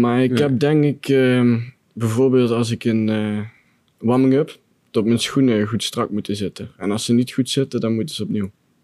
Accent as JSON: {"language": "Dutch", "town": "Maastricht", "region": "Limburg", "country": "Netherlands", "said": "omdat ik van Maastricht ben, vind ik nog altijd een fantastisch stadion."}